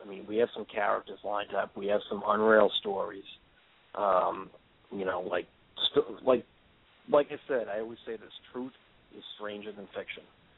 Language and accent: English; Dorchester, Massachusetts, United States; I'm from Dorchester.